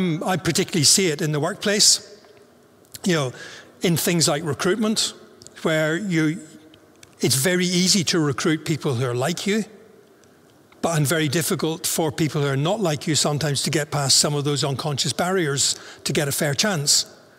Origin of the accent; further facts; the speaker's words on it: Northern Ireland, United Kingdom; we're both from Northern Ireland.